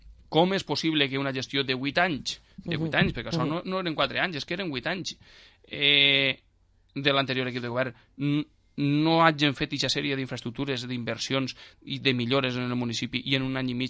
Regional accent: Les Alqueries, Valencian Community, Spain; I les inversions en el poble de les Alqueries no van vindre ni per part de la Diputació, ni per part de la Generalitat, ni per part del mateix municipi.

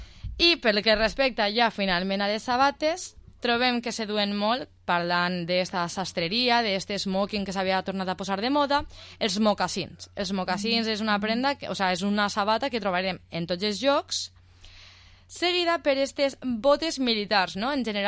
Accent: Vila-real, Valencian Community, Spain; per als que som de Vila-real, fins a totes les, tots els Nadals

